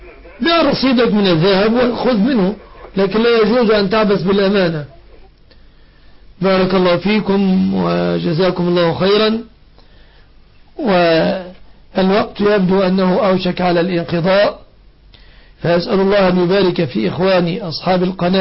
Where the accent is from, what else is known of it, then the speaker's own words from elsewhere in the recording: Egypt; وأسأل الله أن يحفظ بلادنا مصر أمنة مطمئنة